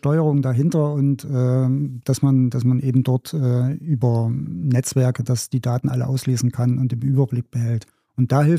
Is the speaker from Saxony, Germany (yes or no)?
no; Erfurt, Thuringia, Germany; Ich bin Erfurter